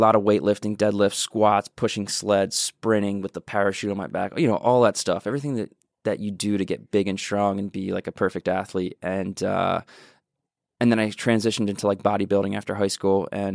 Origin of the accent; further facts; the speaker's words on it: Hamilton, New Jersey, United States; Very small town called Hamilton, New Jersey. It's the blueberry capital of the world.